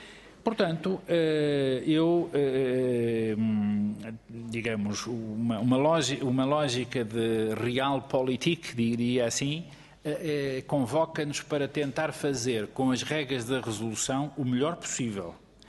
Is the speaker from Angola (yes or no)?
no; Portugal; porque nós não nos podemos esquecer, como portugueses, que o nosso aliado tradicional no quadro europeu sempre foi o Reino Unido.